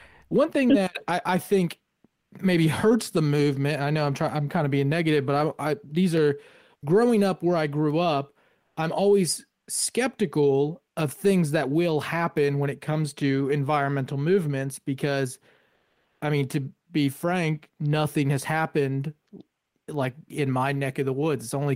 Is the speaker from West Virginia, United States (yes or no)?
yes; Parkersburg, West Virginia, United States; Chuck and I grew up in Parkersburg, which is home of DuPont